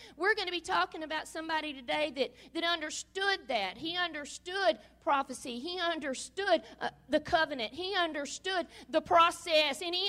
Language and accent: English; Saline, Louisiana, United States; I do pastor Mill Creek, Joe and I, Christian Center in Saline, Louisiana. That was my hometown where I grew up, and I was never going back there.